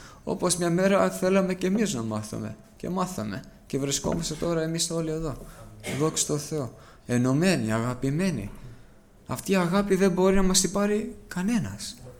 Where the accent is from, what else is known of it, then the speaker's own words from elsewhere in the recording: New York, United States; είμαι από τη Νέα Υόρκη.